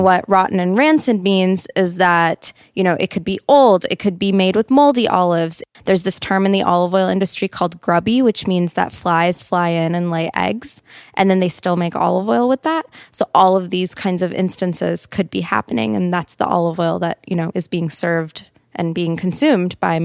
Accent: Texas, United States; moved away as an adult; also born or lived in New York; I'm from Texas and I moved to New York to go to school. I went to NYU, to the Gallatin School of Individualized Study

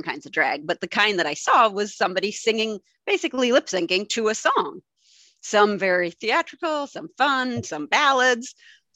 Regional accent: East Coast, United States; now in Wisconsin, United States; So I'm in the Midwest in the United States. I'm in Wisconsin, but I grew up on the East Coast. So my parents are in New York.

